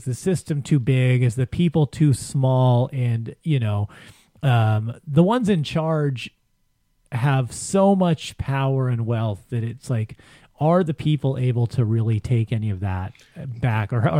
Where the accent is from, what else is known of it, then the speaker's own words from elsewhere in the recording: Los Angeles, California, United States; I grew up in South Central in the '80s, lived through the, you know, Rampart days